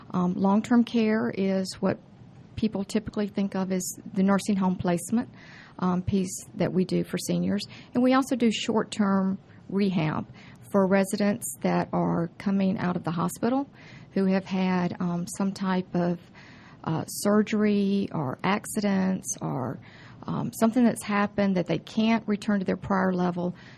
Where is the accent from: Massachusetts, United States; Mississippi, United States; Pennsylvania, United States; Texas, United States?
Mississippi, United States; Okay, I'm originally from Mississippi. Graduated from the University of Southern Mississippi with a bachelor's degree in sociology.